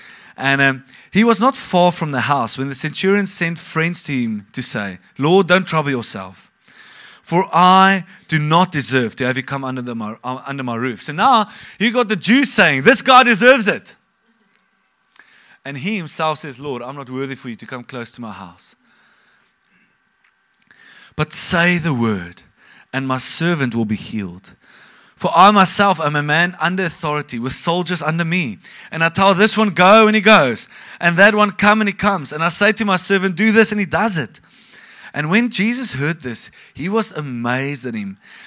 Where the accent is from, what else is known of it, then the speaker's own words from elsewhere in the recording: Bloemfontein, Free State, South Africa; I grew up in Bloemfontein, and they say that you can see your dog run away for 3 days because it's so flat.